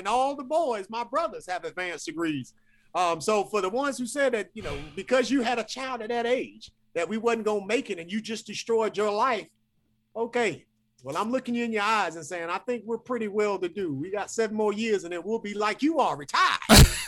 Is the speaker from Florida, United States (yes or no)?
no; New Bern, North Carolina, United States; also born or lived in Puerto Rico; Well, I would say I hail from New Bern. This is what I claim, born. I'm a military brat, born in Puerto Rico. And we moved to South Carolina, then moved here, and we've been here ever since.